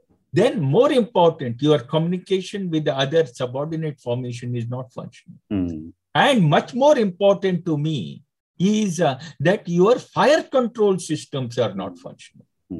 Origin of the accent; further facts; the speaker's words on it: India; When I'll take it as an Indian point of view rather than say the everything.